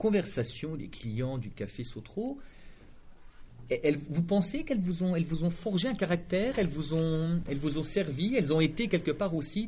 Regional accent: Bourgogne-Franche-Comté, France; born there; Moi, je ne suis pas iconais. Moi, je suis né dans le Haut-Doubs.

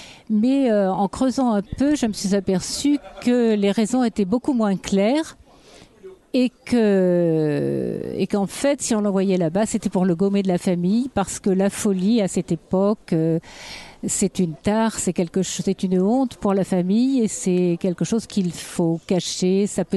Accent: Bourgogne-Franche-Comté, France; born there; now in Lyon, France; j'habite Lyon, la région lyonnaise, mais que je suis née dans le Morvan, près d'Autun.

